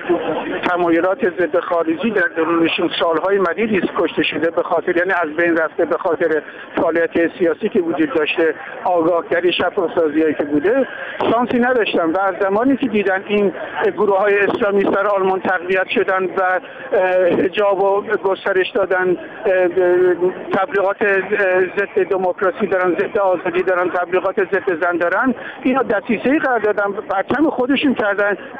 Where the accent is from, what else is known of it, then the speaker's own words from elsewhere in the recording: Iran; moved away; ما کسانی که از ایران آمدیم و از کشورهای اسلامی آمدیم